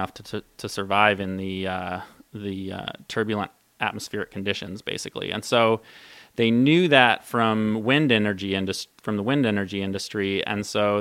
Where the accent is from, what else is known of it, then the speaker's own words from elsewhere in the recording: Alaska, United States; NREL is based in Golden, Colorado, but I grew up here in Alaska, and I'm really excited to be up here talking about tidal energy today.